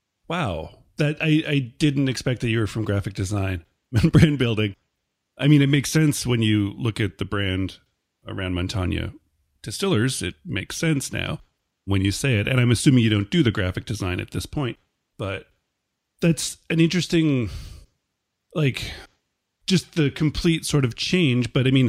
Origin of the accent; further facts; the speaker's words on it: Canada; being a Canadian